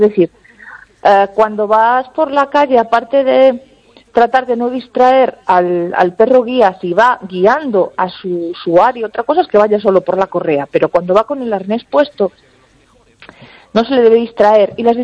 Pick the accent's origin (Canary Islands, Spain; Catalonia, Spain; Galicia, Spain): Galicia, Spain; Es que aquí somos gallegos los jefes todos.